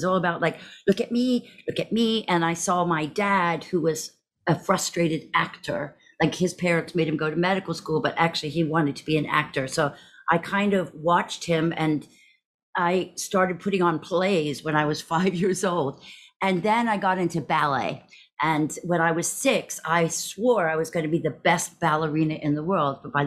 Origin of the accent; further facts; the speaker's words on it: Texas, United States; born there; So I was born in Texas to a Scottish psychiatrist and a Southern Texas sort of socialite.